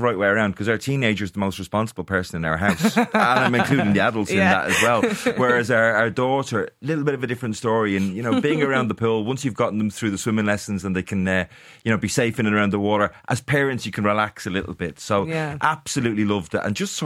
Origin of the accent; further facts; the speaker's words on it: Dublin, Leinster, Ireland; now in Kildare, Ireland; Yes. I grew up in Dublin. Parents, one from Finglas, one from Ballyferma, and I grew up in Blanchardstown. So I live in Kildare now.